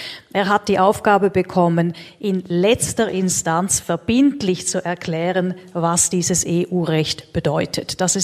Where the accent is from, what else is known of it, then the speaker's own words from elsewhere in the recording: Switzerland; Ich verstehe sehr gut, dass man das auf der anderen Seite bei uns in der Schweiz nicht einfach findet.